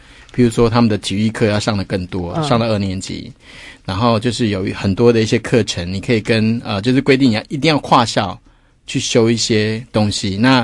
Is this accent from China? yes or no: no; Taiwan; 我们台湾人